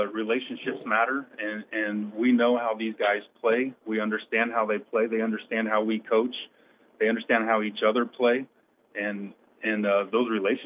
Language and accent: English; Newton, Kansas, United States; Yes, I was born in Newton. My mom and stepdad had worked construction. We moved all around.